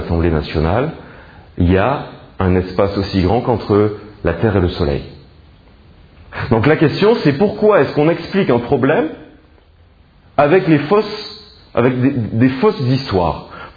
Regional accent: Martigues, Provence-Alpes-Côte d'Azur, France; Et si je viens de Paris, je vais vous dire, oui, c'est vrai, mais moi, je viens de Martigues. Et franchement, je ne suis pas parisien.

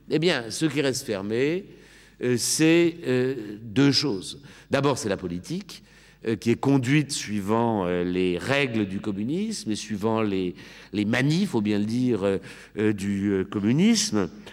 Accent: Lyon, Auvergne-Rhône-Alpes, France; moi je suis lyonnais

